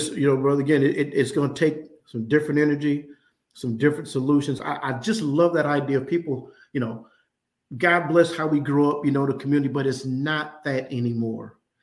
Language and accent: English; Muskegon Heights, Michigan, United States; Well, again, you know my history, born and raised in Muskegon Heights, came back here and worked, still living in Muskegon Heights.